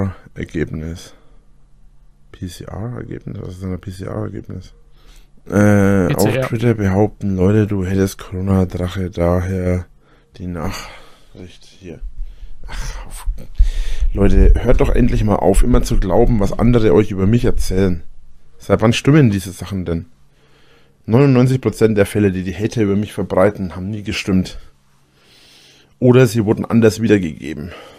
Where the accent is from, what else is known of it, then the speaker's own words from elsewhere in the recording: Bavaria, Germany; Das sagt man bei uns in Franken oft.